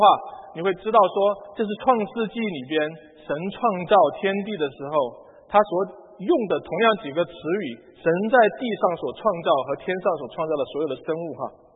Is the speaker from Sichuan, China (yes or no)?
yes; Sichuan, China; 我上次回国的时候，我是四川人哈，好像四川很多人也在吃各种昆虫，也开始在吃了。